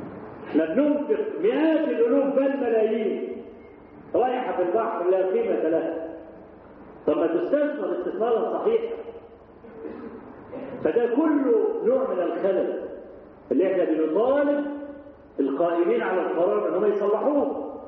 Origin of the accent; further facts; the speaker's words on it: Egypt; ده احنا عادتنا كمصريين